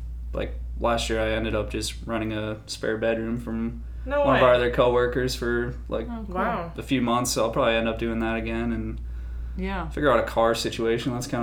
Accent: New York, United States; I went to California 4 different times last year. I'm from New York, put it that way. So it's a far ways away.

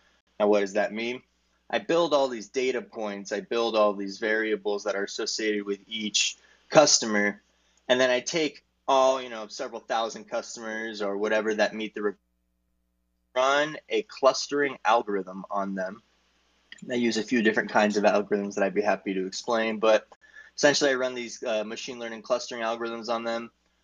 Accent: Arizona, United States; I'm from Arizona in the United States.

